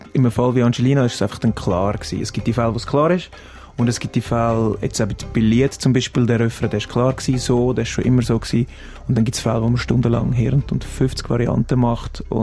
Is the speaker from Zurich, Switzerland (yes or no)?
yes; Zurich, Switzerland; Ich bin selber Zürcher